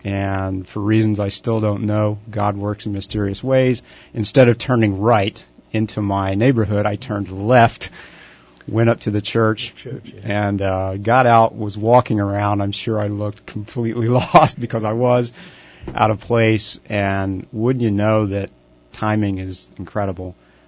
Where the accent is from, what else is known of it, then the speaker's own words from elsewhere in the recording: Oklahoma City, Oklahoma, United States; I'm not actually from here. I'm originally from Oklahoma. Grew up in Oklahoma City.